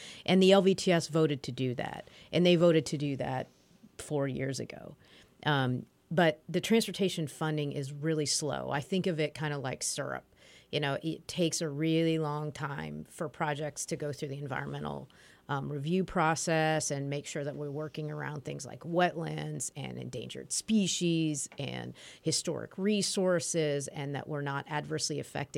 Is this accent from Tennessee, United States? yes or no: no; Springfield, Illinois, United States; I grew up in Springfield, Illinois, land of Lincoln.